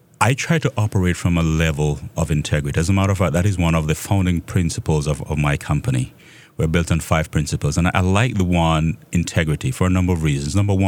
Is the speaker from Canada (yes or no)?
no; Jamaica; moved away as an adult; now in United States; So I'm from Jamaica. I spent most of my adult life there and migrated here to the United States a couple of years ago in 99, as a matter of fact.